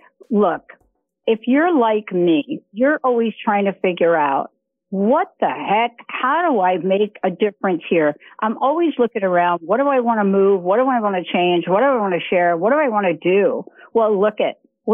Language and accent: English; New York, United States; I'm from New York. I don't know where that came from.